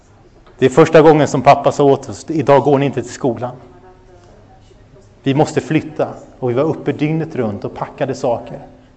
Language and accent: Swedish; Sweden; Idag är jag 34 år gammal. Och när vi växte upp, jag växte upp i Sverige, kanonland.